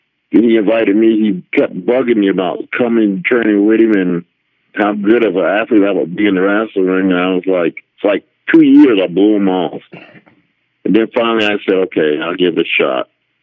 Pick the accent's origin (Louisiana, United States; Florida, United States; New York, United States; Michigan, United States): Florida, United States; also born or lived in Kokomo, Indiana; I was born in Kokomo, Indiana. And I was raised in Florida, and it was a very rough, rough, rough upbringing.